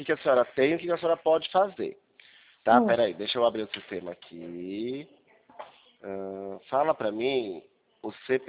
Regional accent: Pirassununga, São Paulo, Brazil; Não, sou aqui de Pirassununga.

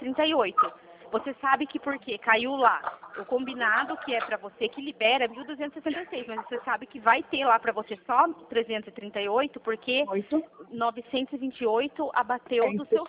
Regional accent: Piracicaba, São Paulo, Brazil; Isso, sou aqui de Piracicaba.

